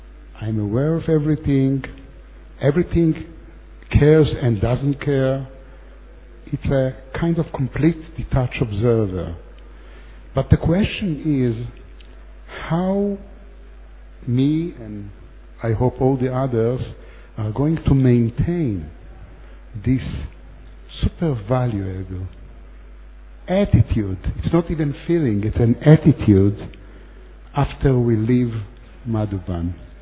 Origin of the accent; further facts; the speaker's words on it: Israel; I'm from Israel, 10 years in Gyan.